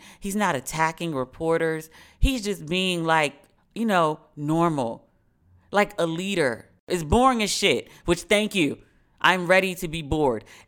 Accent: Maryland, United States; I'm from Maryland, but I'm from PG next to DC. Like, Baltimore is like a whole separate world to us.

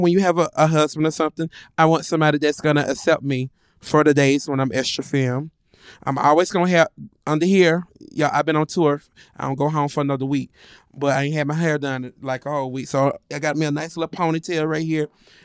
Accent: Moss Point, Mississippi, United States; Moss Point, Mississippi, where dreams don't come true.

